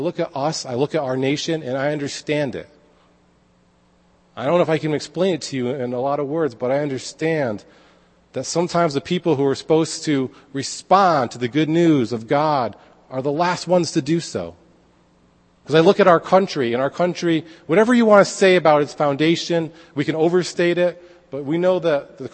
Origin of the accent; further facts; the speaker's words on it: New York, United States; You know, we always think we're ahead of everybody, too, right, because we're from New York.